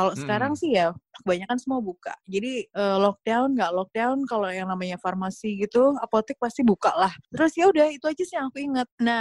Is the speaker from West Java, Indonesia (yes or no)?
no; Jakarta, Indonesia; now in New York, United States; Dengan Jakarta, di mana aku lahir di Jakarta, besar di Jakarta. Jadi sebelum pindah ke Amerika, ya di Jakarta aja terus.